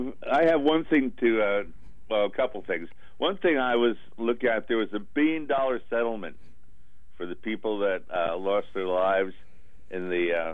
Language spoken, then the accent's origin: English; California, United States; Hi, I'm from California. I live in Santa Barbara.